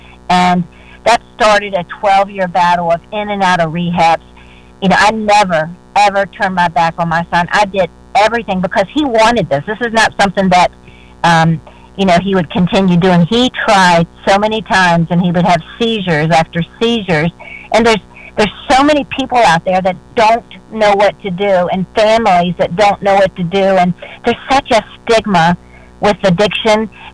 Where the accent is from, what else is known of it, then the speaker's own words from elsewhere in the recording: Virginia, United States; Well, I'm from Virginia, and … as you said.